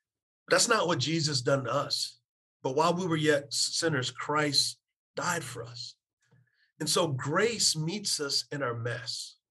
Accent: San Antonio, Texas, United States; So I'm from San Antonio. I'm a pacifist.

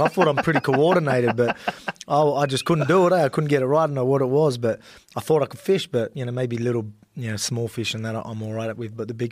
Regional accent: Australia; accent: Australian; But again, my Aussie accent, everyone gets that wrong.

